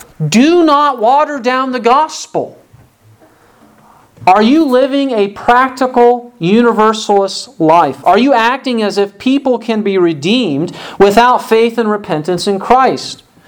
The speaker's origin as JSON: {"language": "English", "town": "Chicago", "region": "Illinois", "country": "United States", "tie": "born or raised there", "said": "When I grew up in Chicago, I went to the Pacific Garden Mission, which does outreach and has homes for the homeless."}